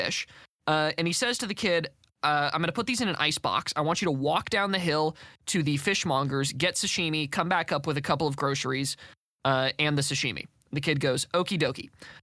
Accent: California, United States; accent: Californian; It's my Californian accent. I can't do anything about it.

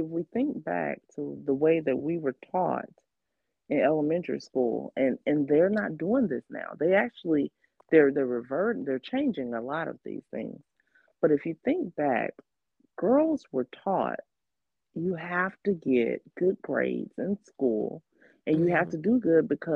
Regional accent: Florida, United States; now in Tennessee, United States; I'm not from, you know, Tennessee originally. I'm from Florida.

